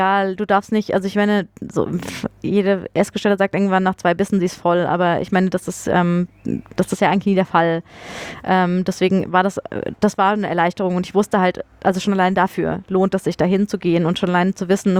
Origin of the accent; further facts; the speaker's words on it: Munich, Bavaria, Germany; moved away; ich bin aus München weggezogen, bin dann nach Fulda gezogen.